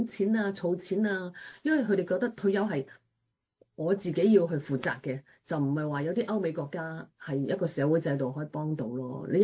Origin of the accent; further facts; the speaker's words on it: China; 例如咧喺亞洲嘅地區嚟講，即係譬如講翻係中國啦，我哋係中國人。